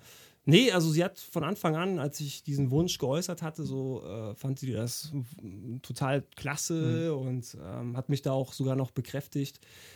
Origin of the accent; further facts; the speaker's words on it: Cologne, North Rhine-Westphalia, Germany; Frisch aus dem Frankenland eingetroffen, bin schon ein paar Tage hier in Köln und habe mich akklimatisiert in meiner Heimatstadt, sage ich mal.